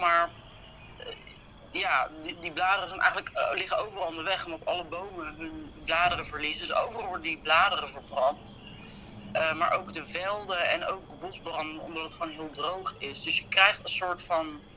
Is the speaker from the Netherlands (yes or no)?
yes; Netherlands; Maar ik merk wel, heel grappig als Nederlander, weet je. Want je hebt het dan hier over bijvoorbeeld een regenseizoen. Ja, dan komen we uit Nederland